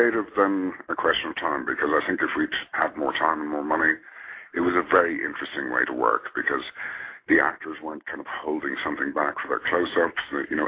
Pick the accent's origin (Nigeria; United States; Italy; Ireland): Ireland; Dublin, Leinster; Yeah, I'm from Dublin